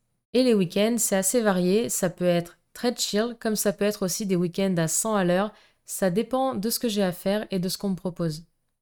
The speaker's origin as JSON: {"language": "French", "country": "France", "also_born_or_lived": "Dubai", "said": "je partage mon temps entre la France, mon pays d'origine donc, et Dubaï, aux Émirats Arabes Unis."}